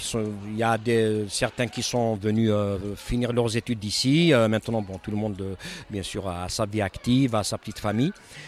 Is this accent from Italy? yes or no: no; Kabylie, Algeria; now in Lille, France; on a grandi ensemble tous en Kabylie.